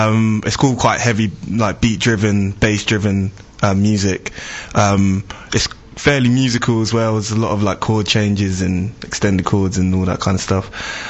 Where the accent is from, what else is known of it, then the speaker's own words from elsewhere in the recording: Reading, South East England, United Kingdom; moved away as an adult; now in London, United Kingdom; I'm from Reading originally, which is Berkshire, and I moved to London last year, so to come do music and everything else.